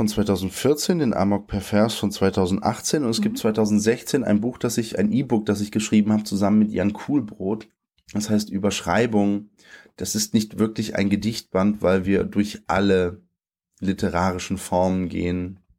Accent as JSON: {"language": "German", "country": "Germany", "tie": "born there", "said": "Ich bin in Deutschland geboren, von polnischen Eltern mit polnischen Papieren. Ich habe seit ich 27 bin deutsche Papiere, also seit einem Jahr jetzt, eineinhalb fast. Bin zweisprachig aufgewachsen."}